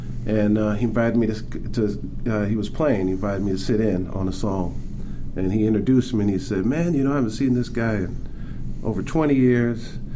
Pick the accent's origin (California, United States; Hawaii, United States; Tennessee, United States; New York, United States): California, United States; Claremont; also born or lived in Pasadena, United States; Yeah, born in Pasadena, and then we moved to Claremont around that time.